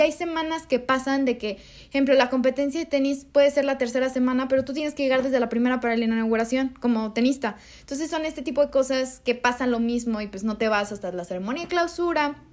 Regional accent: Mexico; Y muchas veces como mexicanos o latinoamericanos, pues nos podemos ver las novelas

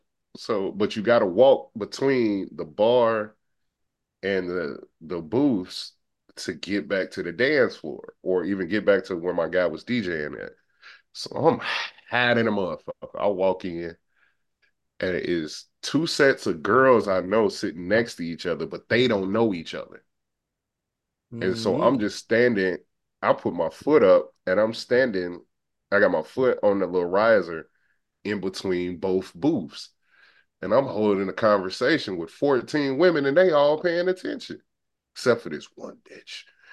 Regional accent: Champaign, Illinois, United States; Like, he from, I'm from Champaign. He from Springfield, Illinois. And it's right down the way.

